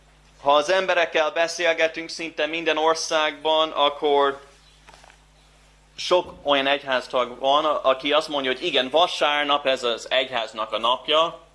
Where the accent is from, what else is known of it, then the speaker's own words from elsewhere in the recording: United States; Hungarian is a second language; now in Budapest, Hungary; Amerikában nőttem fel, a presbiteriánus egyházban. Amikor idejöttem és Budapestre költöztem, még nem tudtam magyarul egyáltalán